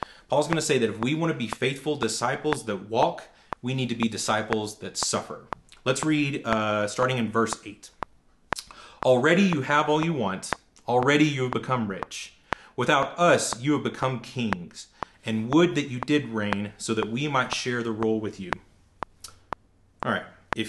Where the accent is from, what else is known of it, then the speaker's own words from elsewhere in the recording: the South, United States; where I grew up in the South, that's a really long way of saying, bless your heart.